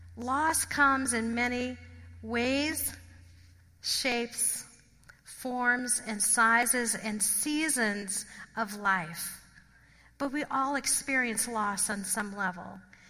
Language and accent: English; New Orleans, Louisiana, United States; But I am from New Orleans. My mom and dad are from the South as well.